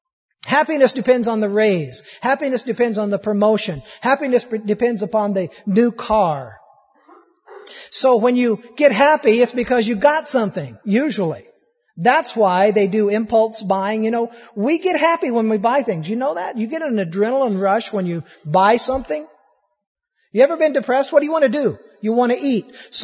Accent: Peoria, Arizona, United States; I used to live in Peoria. I grew up out in Peoria and had a friend that worked at a Tasty Freeze out in Sun City.

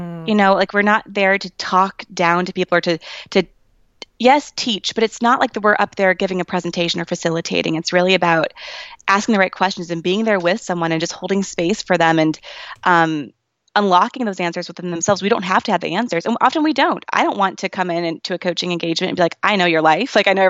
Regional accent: Kansas City, Missouri, United States; I'm from Kansas City. I went to University of Kansas for undergrad, studied positive psychology.

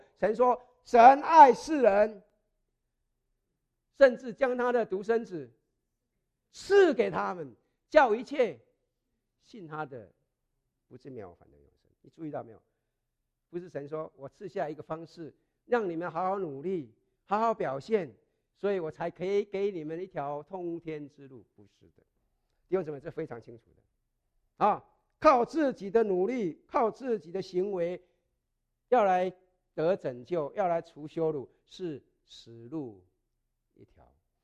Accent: China; 我们中国人讲什么？龙生龙，凤生凤，老鼠生的儿子会打洞

